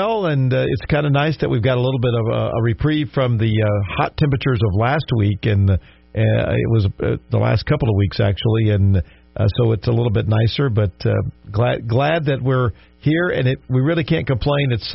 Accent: Louisiana, United States; Yeah, I grew up in Louisiana

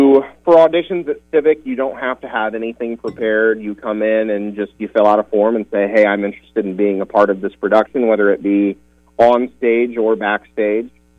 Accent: Indiana, United States; I think about some of the staples of the theatrical community as I grew up in Clinton County. You know, I started with Clinton County Youth Theater and was a part of that library program

